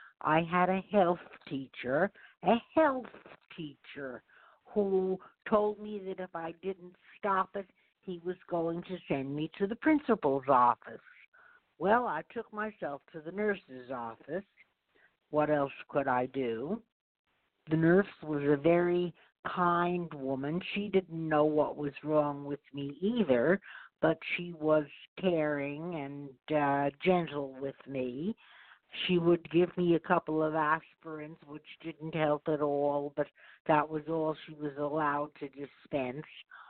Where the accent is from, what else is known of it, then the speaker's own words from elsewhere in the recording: New York, United States; I grew up in the suburbs of New York, and life was not that great for me.